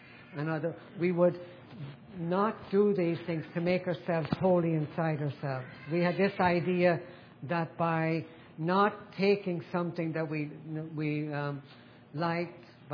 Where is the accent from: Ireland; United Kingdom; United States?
Ireland; born there; I was born in Ireland in a very devout Catholic family.